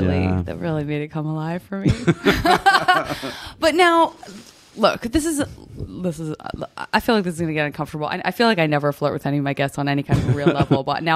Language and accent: English; Tucson, Arizona, United States; I'm from Tucson, Arizona.